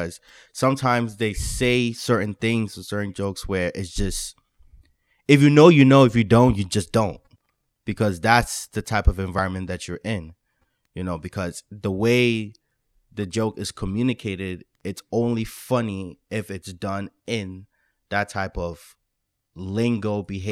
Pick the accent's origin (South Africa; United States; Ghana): Ghana; Because when I'm with my Ghanaian people, I am more Ghanaian than when I'm hanging out with different types of people.